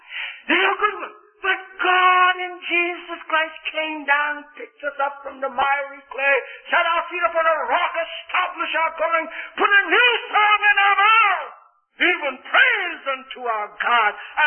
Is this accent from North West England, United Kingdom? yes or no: no; Scotland, United Kingdom; after I came from Scotland